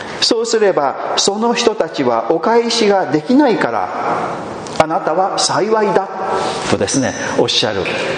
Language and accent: Japanese; Shimane, Japan; now in Osaka, Japan; 私も 島根県から離れてですね、この遠いあの外国の地にですね、大阪にやってきて